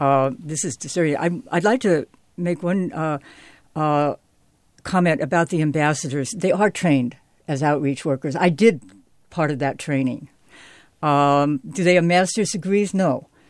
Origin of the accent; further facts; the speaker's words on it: Berkeley, California, United States; I was born in Berkeley. I grew up in Berkeley. I went to Berkeley High School.